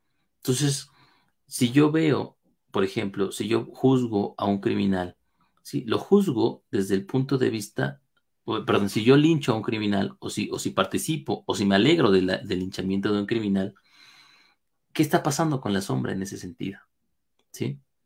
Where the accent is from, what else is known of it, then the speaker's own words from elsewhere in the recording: Mexico; en mi país, en México